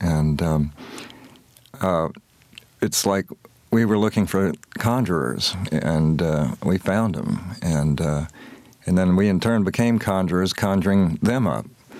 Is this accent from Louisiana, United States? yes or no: yes; New Orleans, Louisiana, United States; also born or lived in Kentucky; But back home in New Orleans, I grew up in New Orleans, and I went to Kentucky to go to school and stayed because I had good teachers and good friends. But I returned to New Orleans a lot